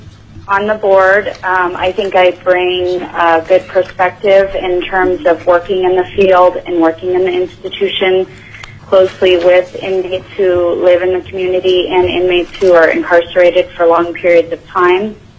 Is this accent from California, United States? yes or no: no; Fairbanks, Alaska, United States; I was born and raised in Fairbanks. I went to the University of Alaska Fairbanks